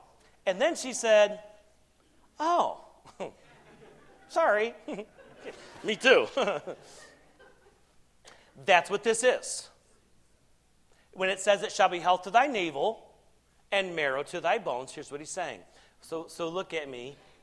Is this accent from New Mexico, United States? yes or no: no; South Carolina, United States; You know, okay, so I'm from South Carolina. Okay, that's where I grew up.